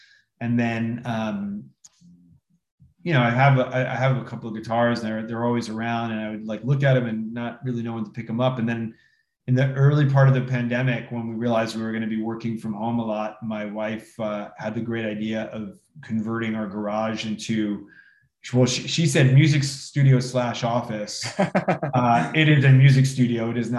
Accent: East Coast, United States; I'm from the East Coast. We were living on the West Coast.

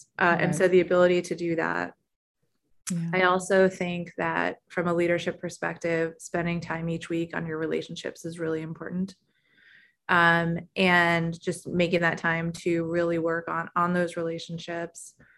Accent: New York City, New York, United States; I, of course, was born and raised in New York City

